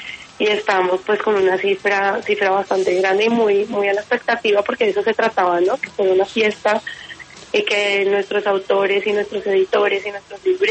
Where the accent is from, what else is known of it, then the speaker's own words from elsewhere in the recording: Colombia; para que pensemos hoy como colombianos qué significado le damos a estas palabras